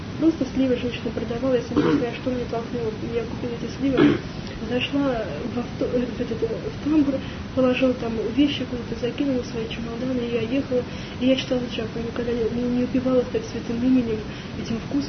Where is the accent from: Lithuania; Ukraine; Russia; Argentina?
Russia; Tolyatti, Samara Oblast; Я из, ну, из Тольятти, вообще Самара, наш центр региональный